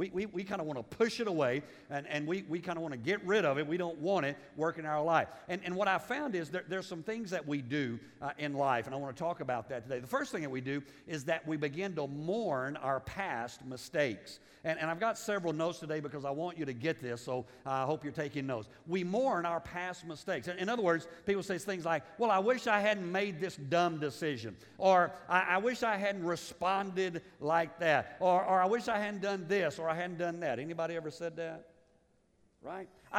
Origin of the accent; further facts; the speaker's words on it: Liberia; most of you know I grew up in Africa, was born there.